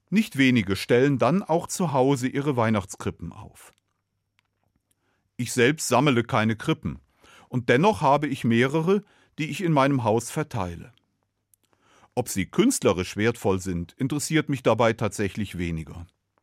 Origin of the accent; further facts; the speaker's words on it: Cologne, North Rhine-Westphalia, Germany; born there; Ich bin in Köln geboren.